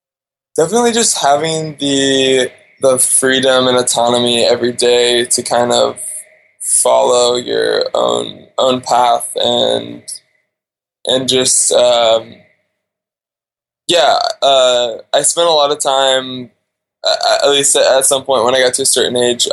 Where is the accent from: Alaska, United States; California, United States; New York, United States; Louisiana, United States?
Alaska, United States; So I was born and raised in Alaska.